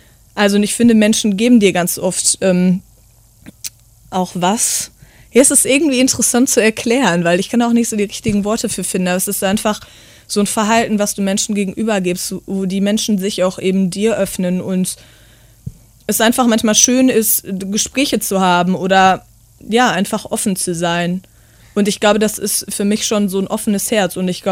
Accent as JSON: {"language": "German", "town": "Gevelsberg", "region": "North Rhine-Westphalia", "country": "Germany", "tie": "born or raised there", "said": "Also wir sind jetzt durch meinen Heimatort gegangen. Der ist ja im Ruhrgebiet in Gevelsberg."}